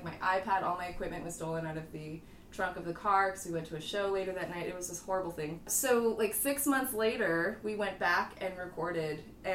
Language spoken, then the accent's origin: English; San Francisco, California, United States; now in Sacramento, United States; I really didn't know anybody here in Sacramento, and I moved up here from San Francisco, and I really wanted to go home